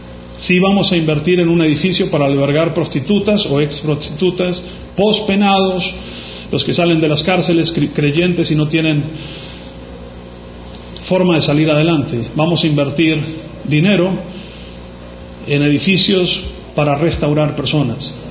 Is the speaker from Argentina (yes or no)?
yes; Argentina; Soy argentino.